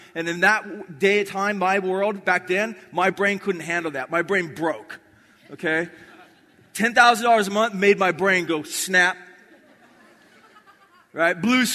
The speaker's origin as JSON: {"language": "English", "town": "Kona", "region": "Hawaii", "country": "United States", "tie": "born or raised there", "said": "I grew up in Kona, Hawaii."}